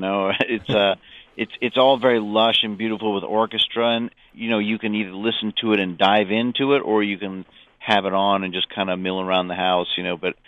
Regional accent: Corvallis, Oregon, United States; I think the cool thing about growing up in Corvallis then is that nothing was going on.

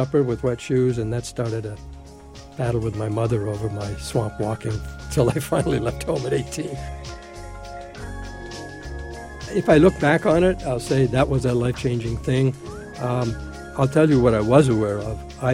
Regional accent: Altoona, Pennsylvania, United States; I was born and lived in Altoona, Pennsylvania, so I was in a central Pennsylvania railroad town, and I was in a, you know, an urban area.

